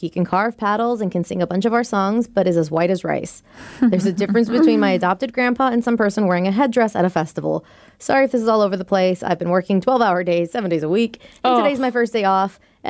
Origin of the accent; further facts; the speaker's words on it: United States; So I am an American with a Mexican culture.